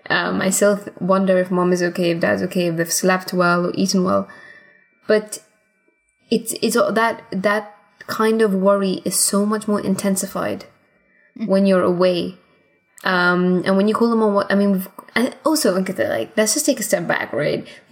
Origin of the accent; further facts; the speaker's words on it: Gibraltar; I'd love to say I'm from India, but the truth is I've never lived there, so I can't say that. I am from Gibraltar. That's where I'm from.